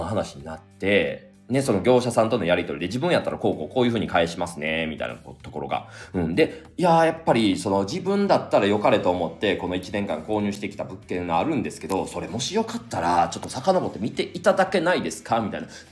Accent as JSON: {"language": "Japanese", "region": "Kyoto", "country": "Japan", "said": "まあ、京都人ですからね"}